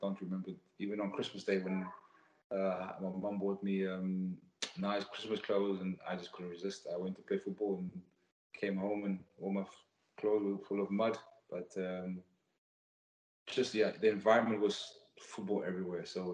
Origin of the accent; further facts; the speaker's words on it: Cape Town, Western Cape, South Africa; the environment I grew up in South Africa and Cape Town